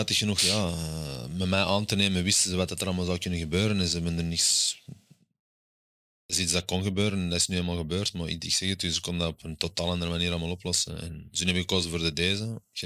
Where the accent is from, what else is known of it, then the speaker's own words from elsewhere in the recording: Antwerp, Flanders, Belgium; Ik wil ook Antwerpen op de kaart. Ik ben trots Antwerpenaar altijd geweest.